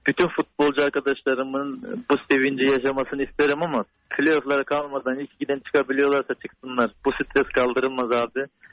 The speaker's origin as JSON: {"language": "Turkish", "region": "Black Sea Region", "country": "Turkey", "said": "Bir de ben Karadenizli olarak sabah kahvaltısında çaysız hiç yapamazdım."}